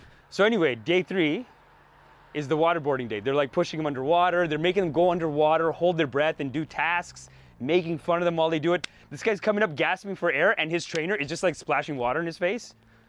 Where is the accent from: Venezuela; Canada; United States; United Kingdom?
Canada; I'm a Canadian prince, brother. I'm a Canadian prince.